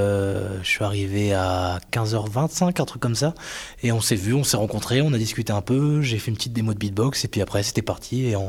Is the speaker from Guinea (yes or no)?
no; Lille, Hauts-de-France, France; Alors moi, je viens précisément de Lille.